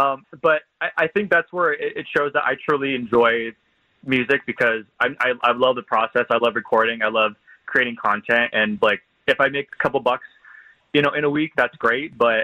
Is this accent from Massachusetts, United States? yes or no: no; San Francisco, California, United States; I'm originally from San Francisco. We don't listen to country music in San Francisco, or at least I didn't.